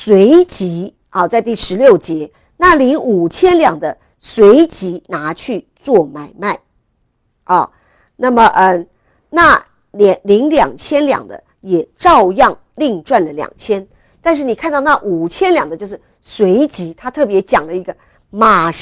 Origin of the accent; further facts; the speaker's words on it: China; 特别我们中国人很喜欢差不多就可以了吗？